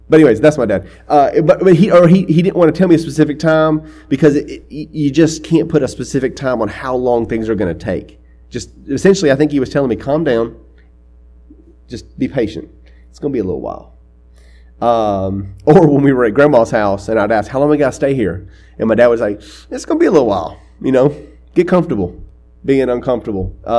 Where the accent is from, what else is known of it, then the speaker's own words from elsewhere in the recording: United States; I mean, I'm an American through and through. I mean, I have a great swell of pride when I sing the national anthem.